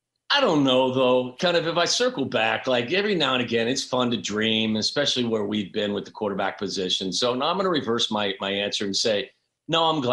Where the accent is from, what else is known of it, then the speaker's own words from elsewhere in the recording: Cincinnati, Ohio, United States; I think it was like 7 or 8 years old, I grew up in Cincinnati, and all I wanted for Christmas one year was an Archie Griffin jersey.